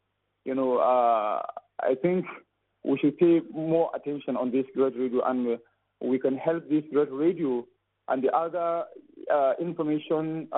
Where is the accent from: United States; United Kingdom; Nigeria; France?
Nigeria; Bauchi; I am Nigerian. I'm from Bauchi State of Nigeria. I'm a journalist by profession and also a member of the Islamic movement in Nigeria.